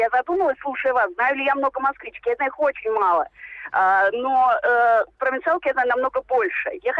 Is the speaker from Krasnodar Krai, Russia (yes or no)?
no; Samara, Samara Oblast, Russia; now in Moscow, Russia; Я из Самары.